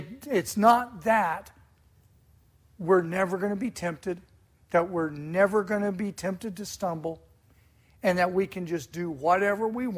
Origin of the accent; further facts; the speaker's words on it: United States; As an American, I will never submit to the enemy. As an American, as a patriotic American, I will never submit.